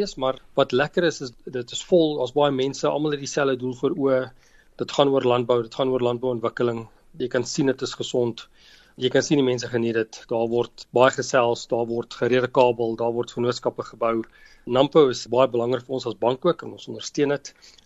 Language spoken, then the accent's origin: Afrikaans; Gauteng, South Africa; ek is Wesrander, ek het groot geword daar, hoërskool Adelaar bygewoon en gematrikuleer in 1992. Vandaar terug Pretoria toe